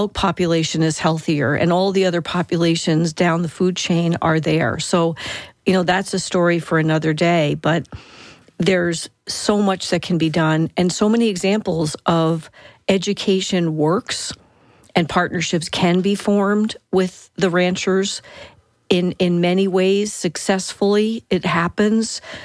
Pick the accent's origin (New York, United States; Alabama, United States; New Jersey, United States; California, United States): New Jersey, United States; I come from a family of hunters, and I know what happens. I'm from New Jersey, and what happened when the natural predators disappeared in New Jersey for deer?